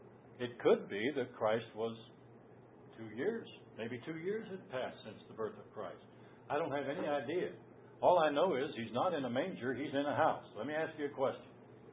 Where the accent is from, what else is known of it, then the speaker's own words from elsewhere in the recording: United States; I'm an American citizen. I'm proud to be an American.